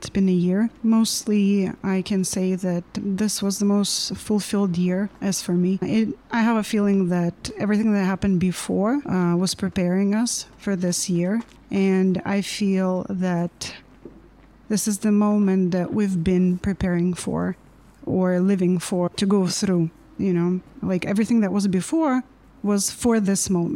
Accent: Svitlovodsk, Kirovohrad Oblast, Ukraine; I'm from Svitlovodsk, Ukraine, Calvary Chapel of Svitlovodsk

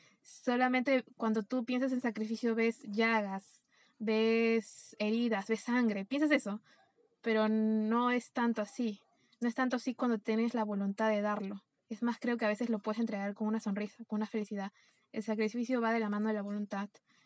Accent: Peru; al menos en mi país, en Perú, quise desde joven buscar

